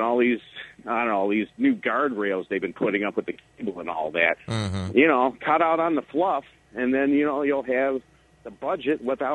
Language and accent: English; Detroit, Michigan, United States; I'm from the Detroit area, you know, originally. I'm just out here visiting.